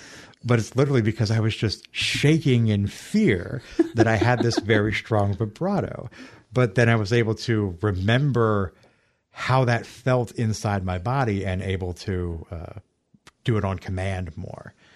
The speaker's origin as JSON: {"language": "English", "country": "United States", "lives_now": "New Zealand", "said": "I got a coming from the US, I know like"}